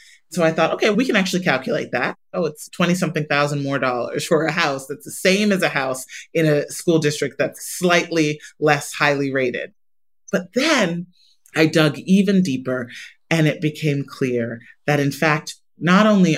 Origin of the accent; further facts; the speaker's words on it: Chicago, Illinois, United States; the Metropolitan Planning Council in Chicago, my hometown, one of the most segregated cities in the country